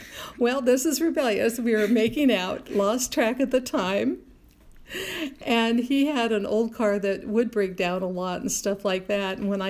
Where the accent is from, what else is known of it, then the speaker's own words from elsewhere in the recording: Ohio, United States; When I was growing up in Ohio, I was born in 1946, so it was what I remember, the very early 50s.